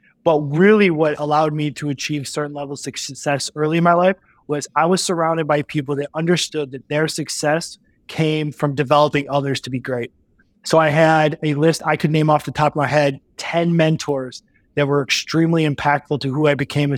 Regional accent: Midwest, United States; And growing up in the Midwest, you have this mentality that you work to get into one of the big three auto companies

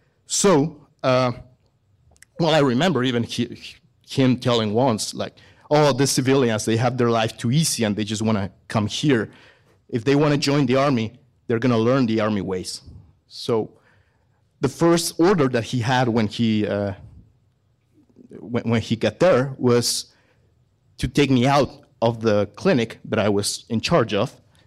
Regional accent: Mexico; English is a second language; moved away as an adult; now in Canada; I am a veterinarian from Mexico. I studied there.

